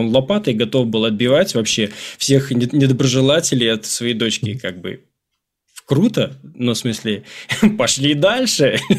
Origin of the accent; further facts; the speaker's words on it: Kazakhstan; Ну, я из Казахстана, я понимаю, о чем он.